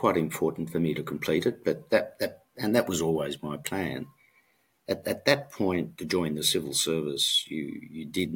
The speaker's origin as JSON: {"language": "English", "country": "Australia", "accent": "Australian", "said": "although people tell me my Australian accent is not necessarily so broad, and when I visit back to Australia, which I do every month now"}